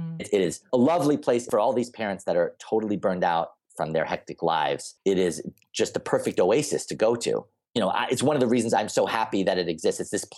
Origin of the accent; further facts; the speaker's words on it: Massachusetts, United States; There is actually still a school in my home state of Massachusetts.